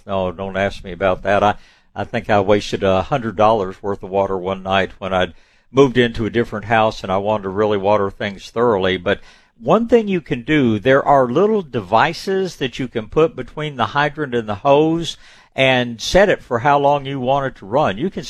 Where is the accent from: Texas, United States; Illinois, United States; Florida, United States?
Texas, United States; Tyler; born there; I mean, I was born in Tyler, Texas. I've got nothing against Tyler, but they use a different rootstock in that part of Texas.